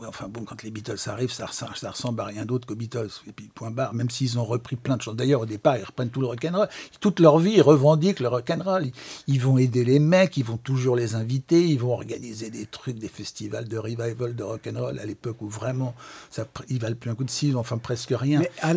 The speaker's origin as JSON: {"language": "French", "country": "France", "said": "d'autant qu'on est français et qu'on ne parle pas un mot d'anglais"}